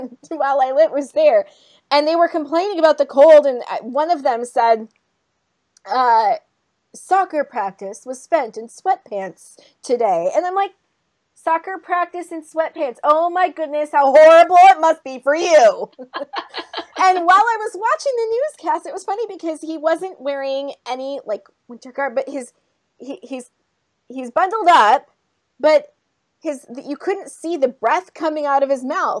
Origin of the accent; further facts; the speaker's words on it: Minnesota, United States; accent: Minnesota; also born or lived in Southern California; I bet you that I've totally lost my Southern California accent now, and I'm straight up back to Minnesota.